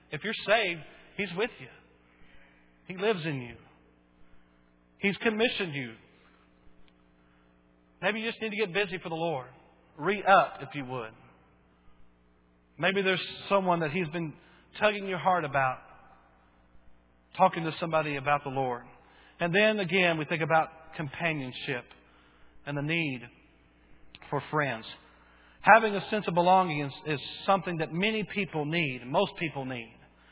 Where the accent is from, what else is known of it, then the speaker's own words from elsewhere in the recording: Bowie, Maryland, United States; I remember as a kid where we grew up there in Bowie